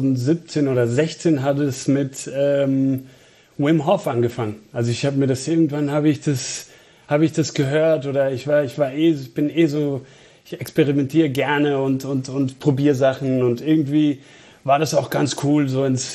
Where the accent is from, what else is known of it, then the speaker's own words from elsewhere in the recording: Venezuela; German is a second language; moved away as an adult; now in Germany; bin ich in Venezuela, in Lateinamerika geboren und aufgewachsen auch. Also ich bin erst 2010 nach Deutschland gekommen für Studium